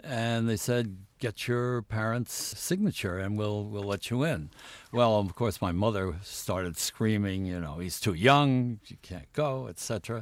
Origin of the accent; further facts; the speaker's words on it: Beaumont, Texas, United States; And I grew up in Beaumont, Texas.